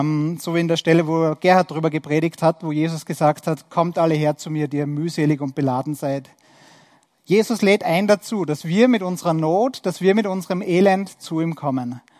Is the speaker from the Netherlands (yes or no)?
no; Austria; Und das wissen wir bei uns in Österreich, wir heißen zwar christliches Land